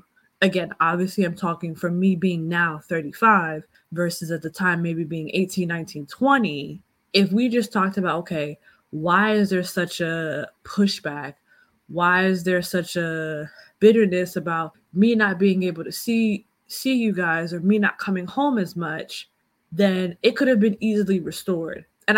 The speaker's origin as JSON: {"language": "English", "country": "United States", "tie": "born or raised there", "said": "I'm American because I was born in America, but my parents never treated me like I was an American kid."}